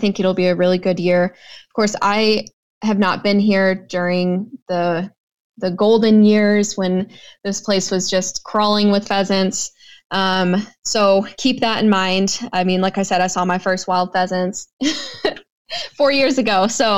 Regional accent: Michigan, United States; growing up in Michigan, I lived in town.

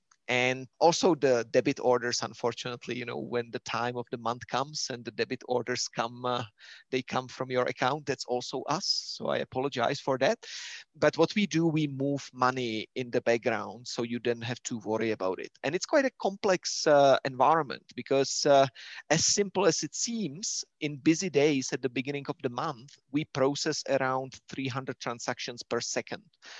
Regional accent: Czechia; I was responsible in Czech Republic, which was my home country, for issuance of currency.

